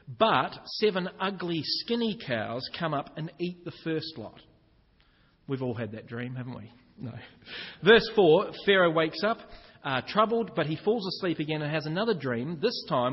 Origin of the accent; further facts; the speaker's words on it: Northern England, United Kingdom; but I come from Northern England.